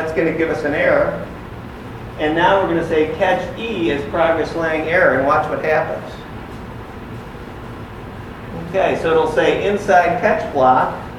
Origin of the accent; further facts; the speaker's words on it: Chicago, Illinois, United States; I'm from Chicago, I can vote early and often.